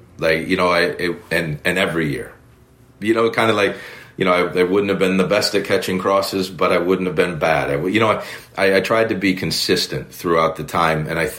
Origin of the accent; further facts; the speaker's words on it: United States; now in England; and I'm an American over here, and I get dealt, there's even another standard on top of it that I have to prove to people.